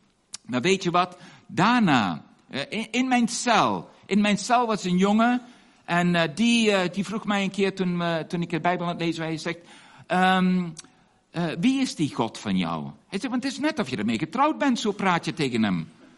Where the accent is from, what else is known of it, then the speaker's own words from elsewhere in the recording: Indonesia; Bij ons in Indonesië is er nog steeds, ja, we hebben vrijheid van religie, hebben we, prijs de Heer.